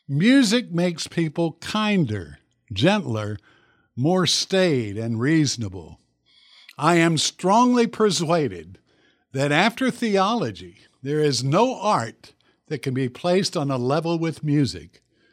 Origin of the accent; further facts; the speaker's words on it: Oak Ridge, United States; I grew up in Oak Ridge, and I remember our pastor at the time, Pastor Julius Kemple